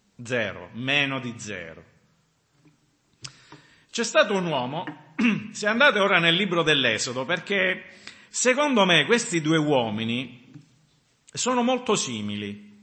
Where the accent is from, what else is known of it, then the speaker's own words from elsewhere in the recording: Sicily, Italy; sono americani, sei mica americano, e sono siciliano. Allora se la dovessimo dire in siciliano si dice mizzica